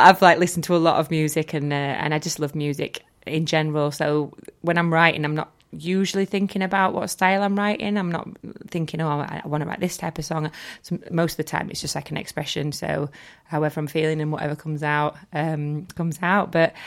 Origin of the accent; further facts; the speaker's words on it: Rotherham, Yorkshire and the Humber, United Kingdom; also born or lived in Newcastle / Manchester; now in Sheffield, United Kingdom; I'm based in Sheffield. I grew up in Rotherham. I've moved around quite a bit. Lived in Newcastle for a little while and then moved to Manchester for a little while